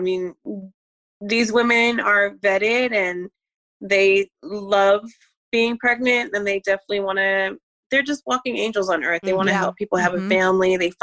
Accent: New Jersey, United States; I don't know if I ever had words. I'm from Jersey. LOL. Shout out.

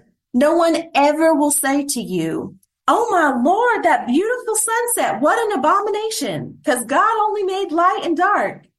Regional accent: North Carolina, United States; which I come from North Carolina, so we have a lot of the swampland.

